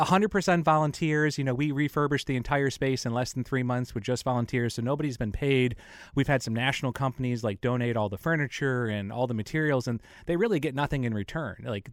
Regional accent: Ithaca, New York, United States; now in Granville, United States; I'm from Ithaca.

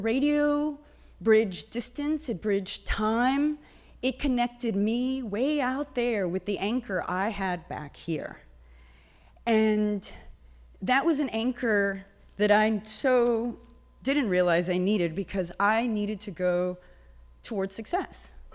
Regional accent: Alice, Texas, United States; It took me 24 years to get out of Texas, and it took me 8 years to come back. I was born in Alice, Texas. Go Coyotes.

